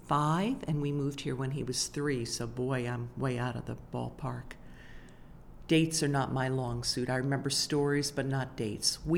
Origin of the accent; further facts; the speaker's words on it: Florida, United States; and I ended up growing up in Florida because my father was part of the missile systems technology, one of the founders of Cape Canaveral down in Florida.